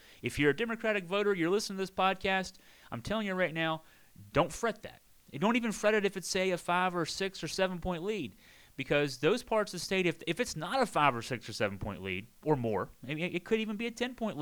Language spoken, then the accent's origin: English; Virginia, United States; I grew up in Augusta County, which surrounds Waynesboro.